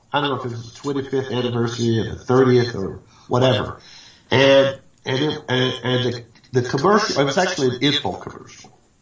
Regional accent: Mobile, Alabama, United States; I grew up in Alabama while George Wallace was the governor. And if I close my eyes, it's like I just woke up again in Pritchett, Alabama, Mobile, Alabama, with George Wallace the governor.

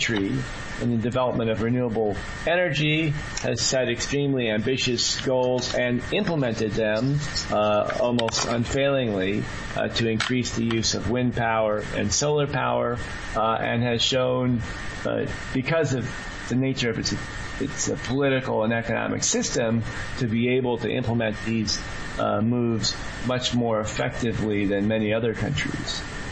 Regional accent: United States; I'm from the United States

